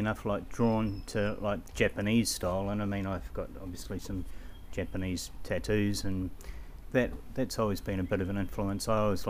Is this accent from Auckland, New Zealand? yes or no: yes; Auckland, New Zealand; Oh, I grew up in Auckland, so that's where I spent all my formative years, I guess.